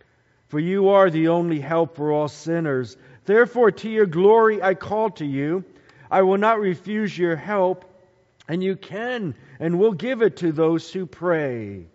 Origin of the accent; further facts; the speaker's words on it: Decorah, Iowa, United States; born there; I was born in Decorah as my mom and dad had gone home to Decorah to help